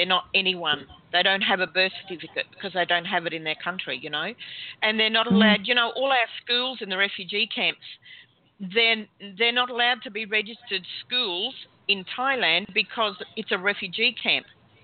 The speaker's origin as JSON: {"language": "English", "country": "Australia", "said": "And I was sitting beside a lady who was, you know, eyeing me with such glee that I was from Australia."}